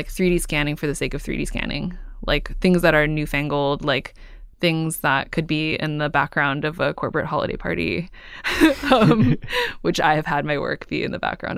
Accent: Cupertino, California, United States; So I grew up in Cupertino, and I now live in Oakland, and I lived in San Francisco before.

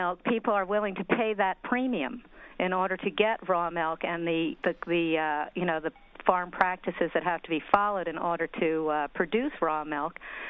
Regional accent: New York, United States; I grew up on Long Island, and for people out there, they might remember

